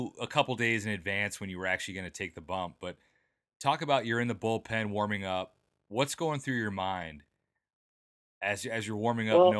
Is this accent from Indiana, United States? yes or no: yes; Valparaiso, Indiana, United States; He's from the Chicagoland area where I grew up as well. His brother played in my college ball in my hometown, Valparaiso.